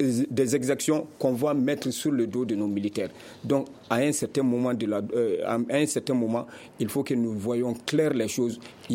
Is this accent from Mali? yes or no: yes; Mali; à nous qui disons que nous sommes des Maliens, à nous qui croyons être les frères, les pères, les fils de ces militaires en tenue, qui se sacrifient corps et âme pour sécuriser ce pays.